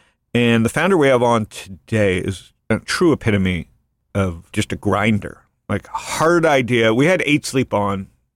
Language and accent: English; Canada; I don't want people to know I'm Canadian